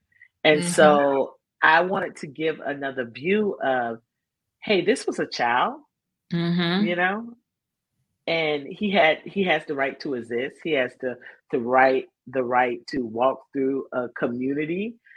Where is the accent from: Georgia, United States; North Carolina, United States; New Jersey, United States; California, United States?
North Carolina, United States; Fayetteville; I'm from Fayetteville. And then the next thing you know, like, what school you go to? And I was like, I went to Southview.